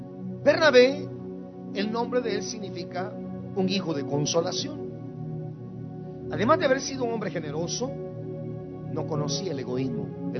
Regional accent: Guatemala; Yo crecí en Guatemala escuchando, por ejemplo, o viendo 24 horas con Jacobo Zabludowski.

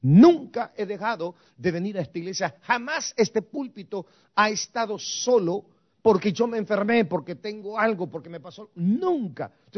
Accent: Guatemala City, Guatemala Department, Guatemala; now in United States; yo que soy de Guatemala, no se me olvida jamás en la vida, las 4 de la mañana, 13 de febrero de 1982, en la colonia San Francisco 1, en la ciudad capital de Guatemala. A esa hora me llegaron a recoger para llevarme a mí y venirme a los Estados Unidos.

